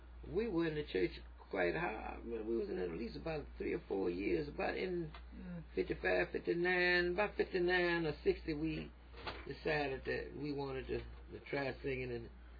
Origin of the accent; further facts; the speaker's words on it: Chicago, Illinois, United States; born there; Yeah, I was.